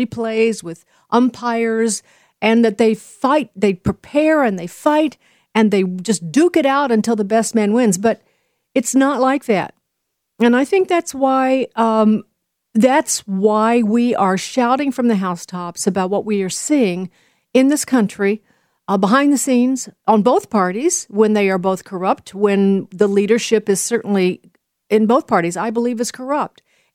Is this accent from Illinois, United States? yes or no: yes; Chicago, Illinois, United States; I'm sorry, but I am a Cub fan. I'm from Chicago.